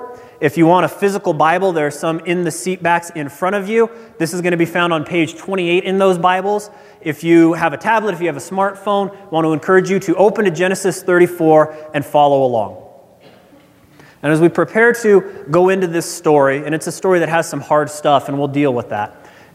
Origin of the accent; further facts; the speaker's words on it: Nebraska, United States; When I was a young guy growing up in Nebraska, I would go to my grandfather's house or his apartment every Monday night.